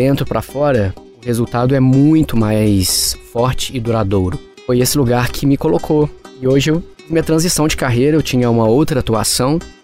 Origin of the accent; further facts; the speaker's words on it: Belo Horizonte, Minas Gerais, Brazil; Eu sou de Belo Horizonte também.